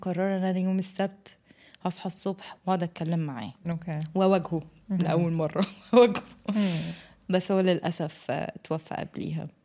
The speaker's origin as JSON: {"language": "Arabic", "country": "Egypt", "said": "احنا عندنا في مصر لا لازم نروح نسال عليه العريس وكده"}